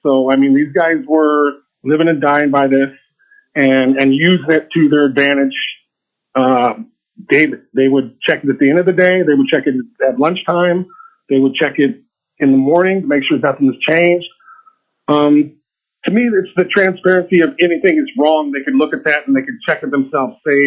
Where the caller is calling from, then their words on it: Anchorage, Alaska, United States; I'm calling in from Anchorage, Alaska.